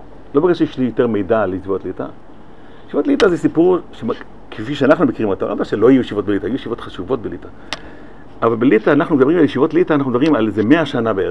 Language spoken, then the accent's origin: Hebrew; Bnei Brak, Tel Aviv District, Israel; אני פה גדלתי בבני ברק, פאר הישיבות.